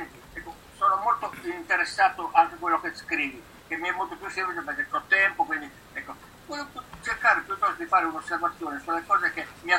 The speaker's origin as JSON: {"language": "Italian", "region": "central Italy", "country": "Italy", "said": "io non sono un torinese, io sono, che dire, dell'Italia centrale, ecco"}